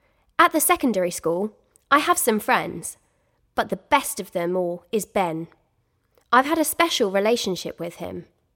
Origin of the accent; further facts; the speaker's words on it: Canada; now in London, United Kingdom; I'm a secondary school student, and I have lived in London for 3 years. I'm Canadian.